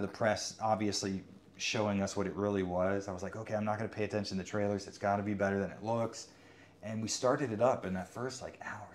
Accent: Miami, Florida, United States; No. I am originally from Miami.

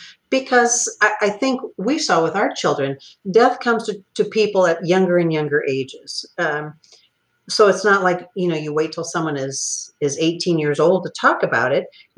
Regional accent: Iowa City, Iowa, United States; I grew up in Iowa City, so a lot of times these are people that I've grown up with or known.

